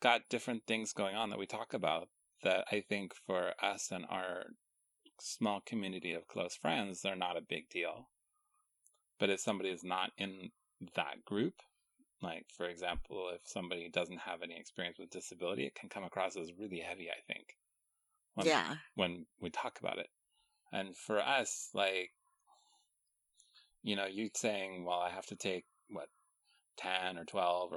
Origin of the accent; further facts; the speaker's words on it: Alaska, United States; because I was from Alaska and October is much cooler.